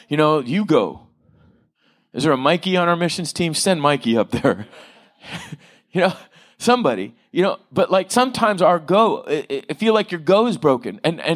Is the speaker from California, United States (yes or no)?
yes; Oceanside, California, United States; I grew up in Oceanside. I'm sorry, but that's where I grew up. It was tough.